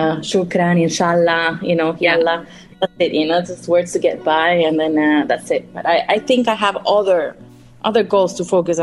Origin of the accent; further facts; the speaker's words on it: Guatemala; first language Spanish; English is a second language; also born or lived in France; So I'm from Guatemala, so obviously Spanish, but I went to the American school there, so English. And then I was learning French in high school.